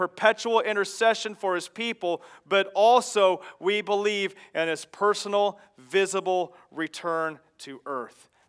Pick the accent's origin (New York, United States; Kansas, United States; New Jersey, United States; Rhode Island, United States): Kansas, United States; also born or lived in Chicago; Growing up in Kansas, there were so many times that I was just jolted awake in the middle of the night to the sound of a lightning strike.